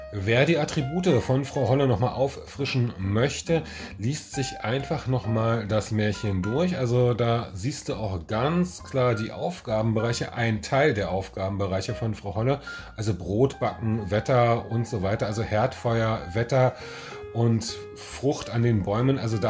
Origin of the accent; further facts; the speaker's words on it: Berlin, Germany; Ich komme aus Berlin.